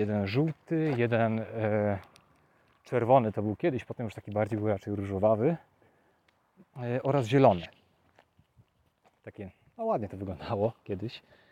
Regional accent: Lower Silesian Voivodeship, Poland; gdzie ja mieszkałem, wychowałem się w kamienicy. Kamienice na Dolnym Śląsku miały taki charakterystyczny podział okna, taki krzyż.

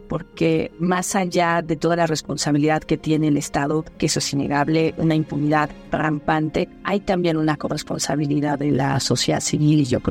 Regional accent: Mexico; donde uno como mexicano se pregunta ¿qué podemos hacer después de esto?

